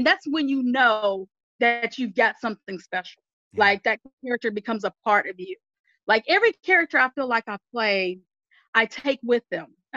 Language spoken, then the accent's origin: English; the South, United States; a lot of people make fun of Southerners. Well, of course, there's a lot to make fun of. I'm a Southerner.